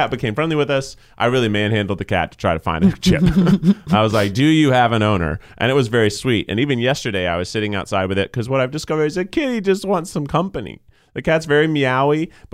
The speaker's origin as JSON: {"language": "English", "region": "Tennessee", "country": "United States", "tie": "born or raised there", "said": "I grew up in Tennessee when we always took in strays."}